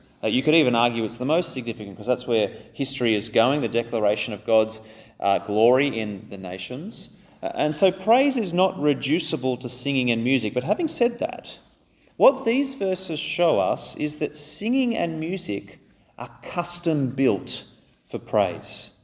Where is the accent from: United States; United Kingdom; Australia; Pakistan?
Australia; It's cultural. We're Australian.